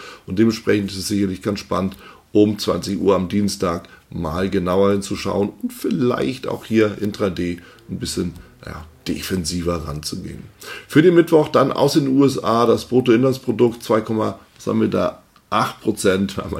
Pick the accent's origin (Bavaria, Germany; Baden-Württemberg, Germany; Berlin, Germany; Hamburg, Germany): Hamburg, Germany; Ich bin in Hamburg. Für ein paar Tage nach der World of Trading besuche ich natürlich nochmal meine alte Heimatstadt und schaue bei meinen Eltern vorbei